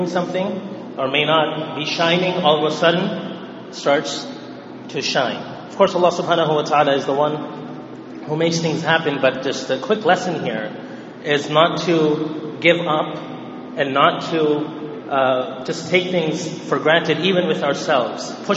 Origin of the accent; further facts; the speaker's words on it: Montreal, Quebec, Canada; born there; I was born in Montreal, by the way